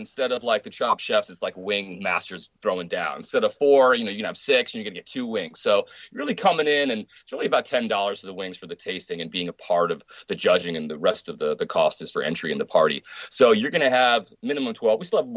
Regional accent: Oceanside, United States; this is, look, Oceanside is my hometown, man.

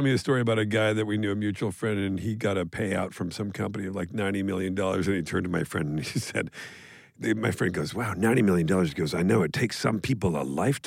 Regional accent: Canada; as a Canadian, I know probably the least amount about baseball growing up.

